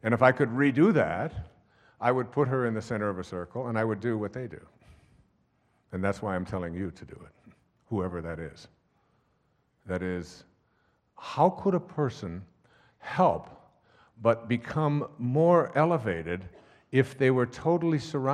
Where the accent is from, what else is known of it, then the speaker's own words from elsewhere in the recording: Michigan, United States; I grew up in Michigan, and they come up and they're yellow